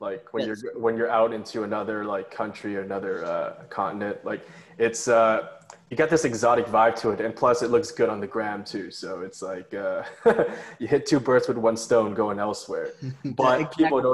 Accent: Canada; I'm very ashamed to say this because I've been here for all my life, but I rarely travel Canada. I've been around Ontario

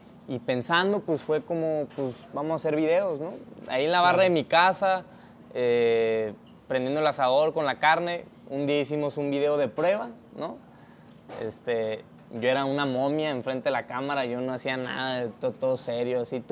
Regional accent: Sonora, Mexico; born there; Yo nací en Sonora, en el norte de México, y allá acostumbramos mucho a hacer carnita asada

